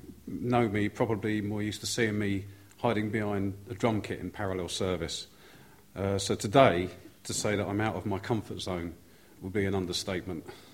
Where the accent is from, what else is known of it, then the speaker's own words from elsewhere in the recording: London, United Kingdom; I was born in Hillingdon Hospital in 1962, the youngest of six kids. I was brought up on a council estate in Ryslett Gardens.